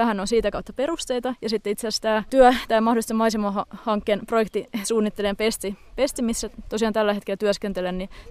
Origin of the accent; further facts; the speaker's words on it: Espoo, Uusimaa, Finland; No siis mä oon itse ihan kaupungista kotoisin, olen espoolainen